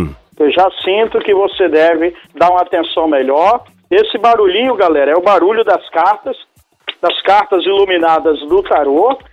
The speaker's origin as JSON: {"language": "Portuguese", "region": "Bahia", "country": "Brazil", "moved": "yes", "lives_now": "Tramandaí, Brazil", "said": "Eu sou da Bahia, mas hoje eu resido no litoral gaúcho."}